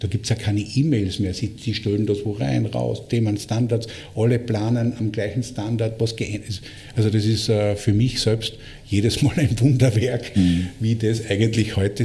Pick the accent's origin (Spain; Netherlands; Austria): Austria; Bei uns in Österreich